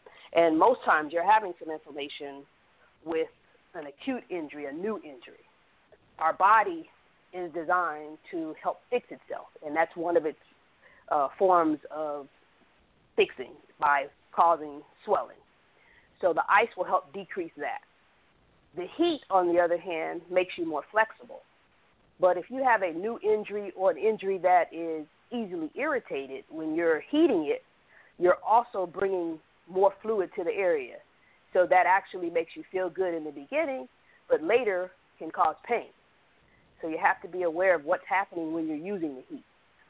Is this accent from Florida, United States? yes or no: yes; Miami, Florida, United States; now in Atlanta, United States; I'm originally from Miami, Florida.